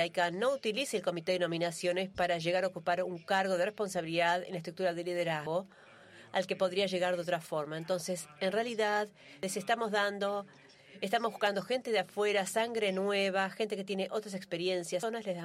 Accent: Mexico; de México.

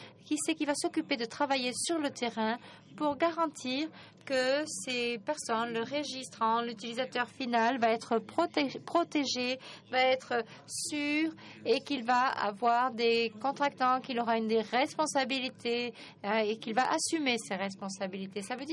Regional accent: Senegal; du Sénégal. Bienvenue dans notre pays.

